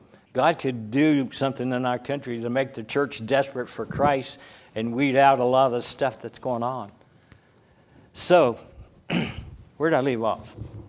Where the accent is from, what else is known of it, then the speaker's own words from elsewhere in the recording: the South, United States; Now I was raised in the South, and down in the area where I was, we got what we call Cajuns.